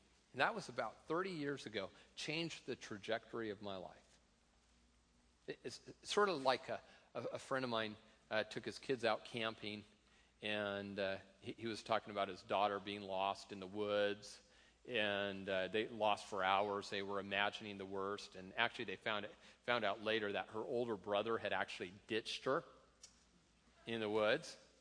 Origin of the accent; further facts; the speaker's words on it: Tacoma, Washington, United States; You know, I was thinking of where I grew up. I grew up in Tacoma.